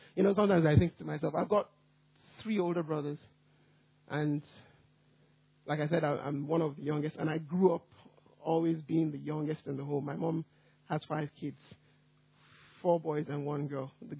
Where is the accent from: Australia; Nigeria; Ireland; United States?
Nigeria; I'm short, I'm fat, I'm even Nigerian